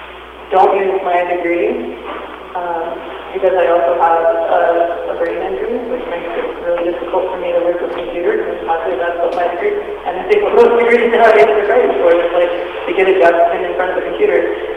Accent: Missouri, United States; also born or lived in Northern California; I was born in Northern California. I also spent a good period of my life in Southeast Missouri. I've spent a lot of my early childhood in a working class family, and I went home to Missouri.

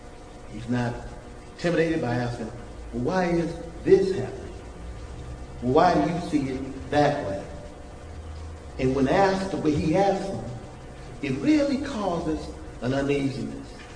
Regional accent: New Orleans, Louisiana, United States; now in Oakland, United States; I'm from New Orleans. I guarantee you, New Orleans and in the 13th Ward I'm from is not West Oakland.

